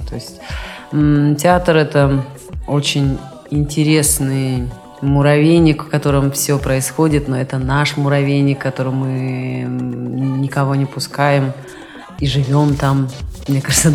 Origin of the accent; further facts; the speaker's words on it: Kalmykia, Russia; выросла в Яшалтинском районе, страшно стеснялась того